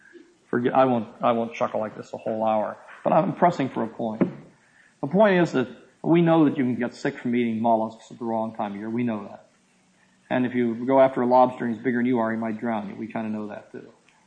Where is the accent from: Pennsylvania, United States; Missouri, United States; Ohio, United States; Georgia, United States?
Pennsylvania, United States; Pittsburgh; But when I came out here from Pittsburgh, I had never seen them before that I knew of.